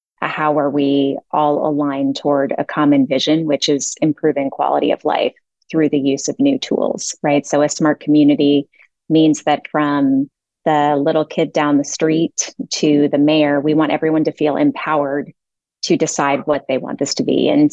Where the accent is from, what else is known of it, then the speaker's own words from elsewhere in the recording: Washington, District of Columbia, United States; moved away as an adult; also born or lived in Chicago; now in Dallas, United States; I grew up in Washington, D.C. in Chicago and made my way to Dallas almost 20 years ago